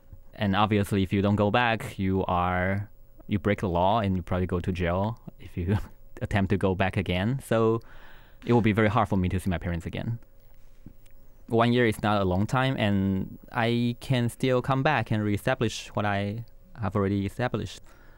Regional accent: Taiwan; English is a second language; This idea of coming abroad to study was always in the back of my mind.

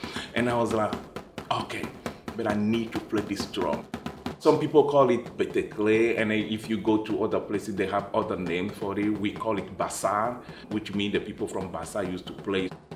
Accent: Lomé, Maritime, Togo; moved away as an adult; now in United States; I was born in Togo, in Lomé, the capital city of Togo. And then I grew up in Lomé, and then I went to school there.

